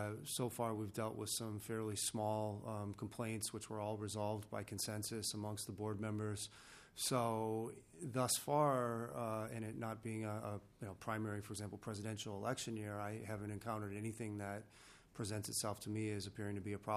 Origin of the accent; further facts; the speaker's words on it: New Hope, Minnesota, United States; also born or lived in Washington, D.C.; I grew up here in Minnesota, out in New Hope. Went to Boston College, came back here, went to law school at the University of Minnesota.